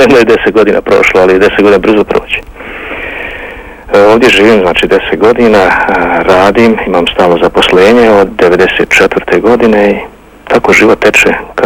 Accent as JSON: {"language": "Bosnian", "town": "Bukovica", "region": "Republika Srpska", "country": "Bosnia & Herzegovina", "moved": "yes", "lives_now": "Stockholm, Sweden", "said": "Ja sam iz Bukovice, a to je kod Banja Luke iz Bosne i Hercegovine."}